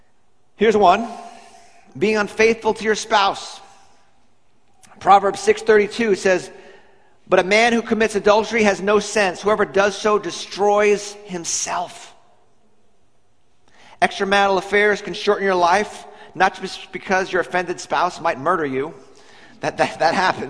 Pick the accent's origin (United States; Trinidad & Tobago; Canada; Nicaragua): Nicaragua; We're from Nicaragua, so we go way back.